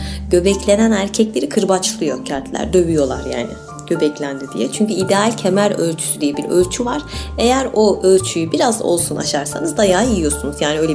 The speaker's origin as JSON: {"language": "Turkish", "region": "İzmir", "country": "Turkey", "said": "Yani bir İzmirli olarak hoşuma gittiğini belirtmek isterim."}